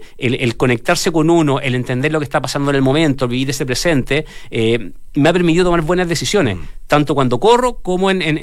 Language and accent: Spanish; Chile; como chileno